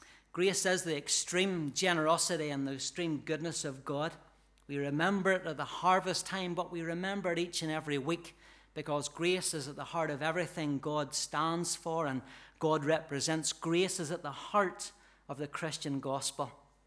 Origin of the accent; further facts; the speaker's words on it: Ballymena, Northern Ireland, United Kingdom; accent: broad; hopefully my accent's not as pronounced as it was. It used to be quite broad, being from just outside Ballymena, and there was a lady after church that day asked me what part of Scotland I was from.